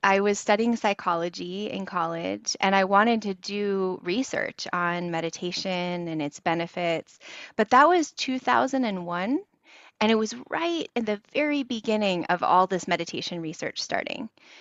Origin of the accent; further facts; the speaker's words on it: West Coast, United States; So I grew up here on the West Coast in the U.S.